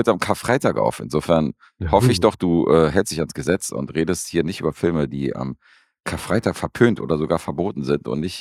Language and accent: German; Vienna, Austria; ich komme aus Wien